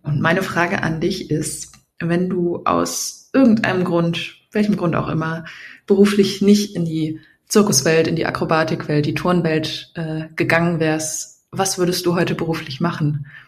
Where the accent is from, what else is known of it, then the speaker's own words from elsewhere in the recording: Rhineland, Germany; Ich komme aus dem Rheinland und bin ziemlich genauso alt wie du.